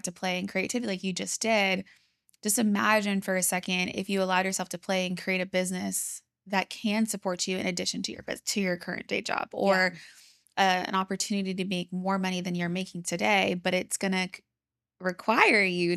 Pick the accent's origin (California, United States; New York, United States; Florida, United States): California, United States; And I was like, I never even thought about money when I grew up in California.